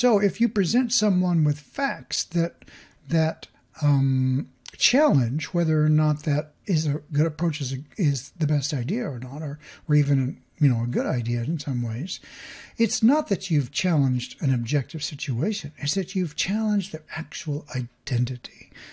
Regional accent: United States; not only am I a capitalist, but I'm an American, and I believe in individuality.

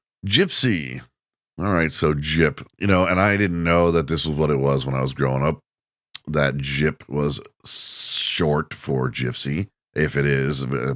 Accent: Texas, United States; Oh, I'm from Texas. We know about it.

